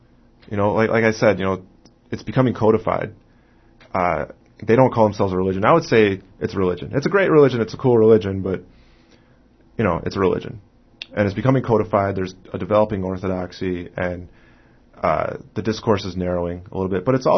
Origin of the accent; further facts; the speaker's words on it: United States; because I'm an American Muslim.